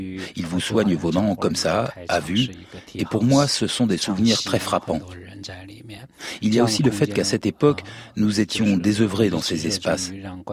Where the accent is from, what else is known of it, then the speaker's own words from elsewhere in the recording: China; il se trouve qu'à cette époque, j'étais encore dans ma ville natale, donc loin de Pékin.